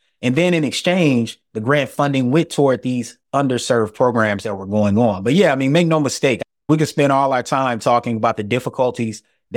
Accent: the South, United States; Well, one thing I know, being a Southerner, is that on the East Coast, you might could cuss at a police officer and they don't think twice about it.

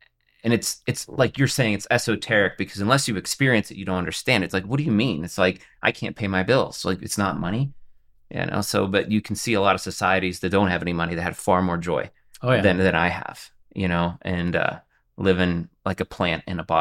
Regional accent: United States; We're Americans. We're from America.

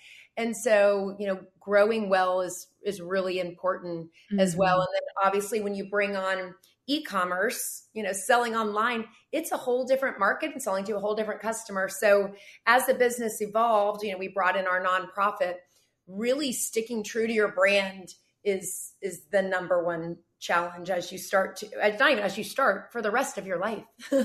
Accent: Atlanta, Georgia, United States; And I'm from Atlanta. I went to University of Georgia, went to Roswell High School.

